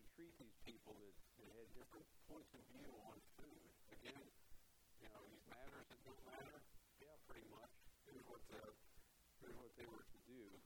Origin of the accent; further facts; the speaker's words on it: Pennsylvania, United States; Pennsylvania was, I grew up in Pennsylvania. Pennsylvania had some pretty strict blue laws.